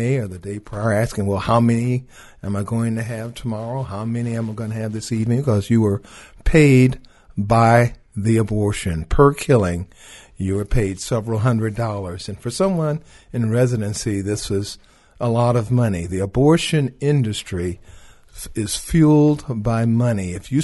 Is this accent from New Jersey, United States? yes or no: no; Compton, California, United States; Returned back to my hometown area of Southern California, Compton, just a few miles from where I grew up